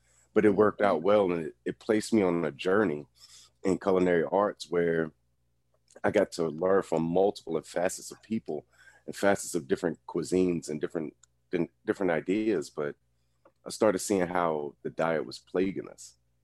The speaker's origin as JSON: {"language": "English", "region": "Virginia", "country": "United States", "tie": "born there", "also_born_or_lived": "East Coast", "said": "Well, I was born in Virginia. I've been up and down the East Coast."}